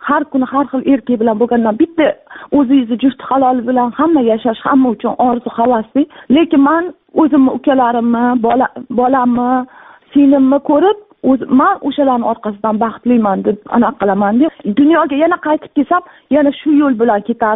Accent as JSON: {"language": "Uzbek", "region": "Tashkent", "country": "Uzbekistan", "lives_now": "China", "said": "Men o'zi aslida Toshkentdanman."}